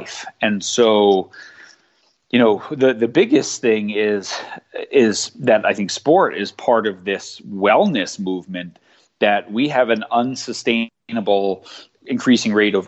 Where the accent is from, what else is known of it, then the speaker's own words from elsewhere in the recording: New York, United States; I've been involved in sport my whole life as a sort of multi-sport person growing up in New York